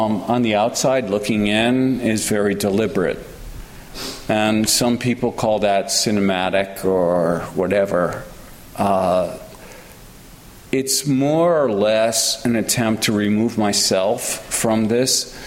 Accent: Connecticut, United States; And I bring up Yale a lot, like I'm proud of it or something, but I'm from Connecticut.

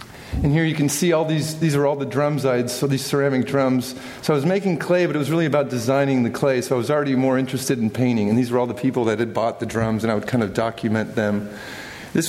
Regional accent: California, United States; I grew up surfing in California.

